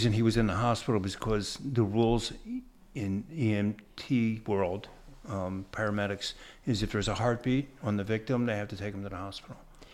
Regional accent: Philadelphia, Pennsylvania, United States; So this gave me that great in. I'm like, oh, I'm from Philadelphia. And you start the Jewish geography.

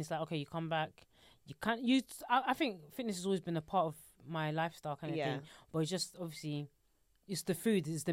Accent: London, United Kingdom; To be fair, I used to run like around Finsbury Park because I grew up in Finsbury Park.

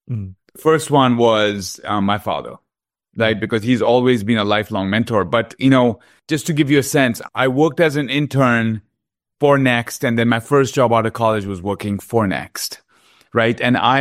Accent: Kolkata, West Bengal, India; Born and brought up in Calcutta

